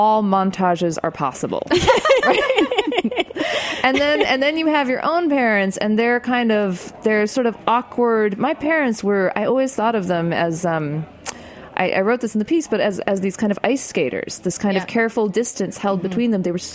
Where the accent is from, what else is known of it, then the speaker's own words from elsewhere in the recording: New Mexico, United States; You know, because we're from New Mexico, and there were, like, yeah. four other Indians.